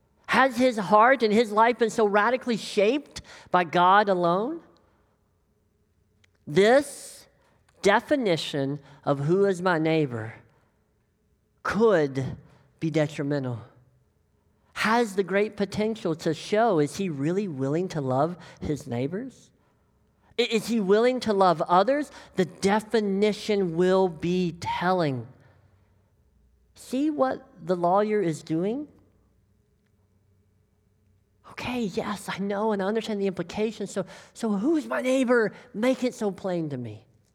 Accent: Deep South, United States; I grew up in the Deep South, and we tell stories, and they're very good at telling a lesson.

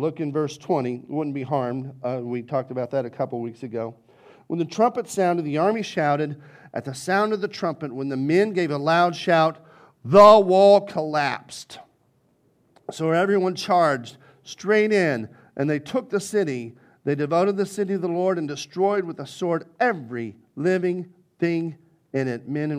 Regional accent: the South, United States; accent: Southern; I grew up in a very Southern Baptist church. That's where I get my cool accent because I grew up in the South.

